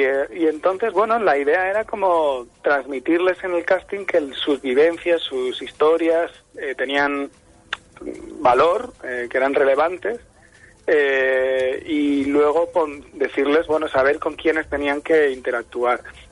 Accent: Murcia, Region of Murcia, Spain; Yo sí que frecuentaba Cartagena en los años 80 cuando era niño, a ver a mis abuelos, pero yo en realidad soy de Murcia.

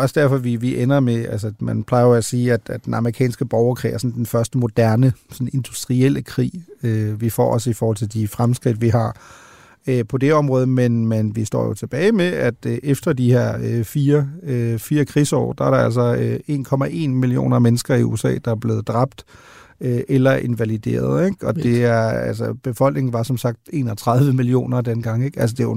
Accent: Germany; Danish is a second language; den er jo selv født og opvokset i Tyskland

